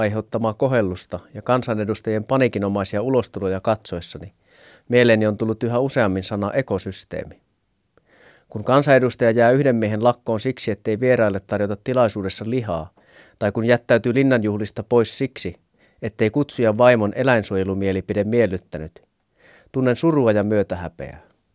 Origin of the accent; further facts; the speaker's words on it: Lapland, Finland; Kotikonnuillani Lapissa, jossa vallitsee keskustalainen yksipuoluejärjestelmä sivistyslautakunnista maakuntahallintoon ja kansanedustajiin